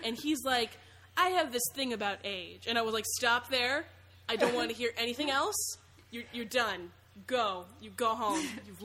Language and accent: English; Ohio, United States; I was at a convention in Ohio because I'm from Ohio, and it's relatively small.